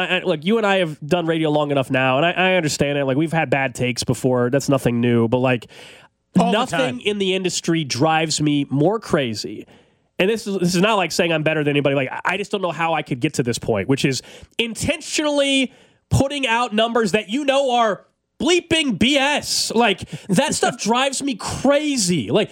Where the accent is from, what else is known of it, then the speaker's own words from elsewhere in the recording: Kansas City, United States; You and I are born and raised in Kansas City.